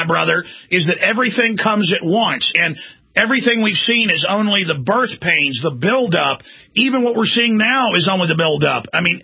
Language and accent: English; the South, United States; And again, I'm a Southerner, and my ancestors were on the side of the South.